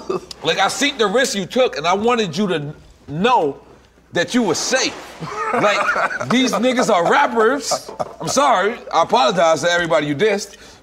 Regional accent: Queens, New York, United States; And then it's weird because I'm from Queens, so it's different.

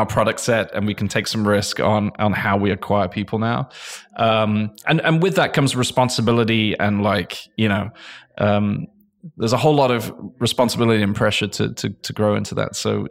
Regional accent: England, United Kingdom; now in United States; I'm English. I came from England.

